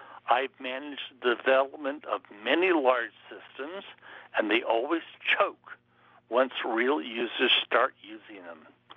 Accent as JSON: {"language": "English", "town": "Chichester", "region": "New York", "country": "United States", "said": "I'm from Chichester, New York."}